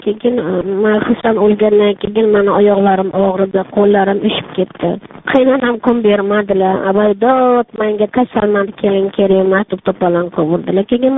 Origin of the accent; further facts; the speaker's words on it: Tashkent, Uzbekistan; born there; Men Toshkent shahrida tug'ilganman.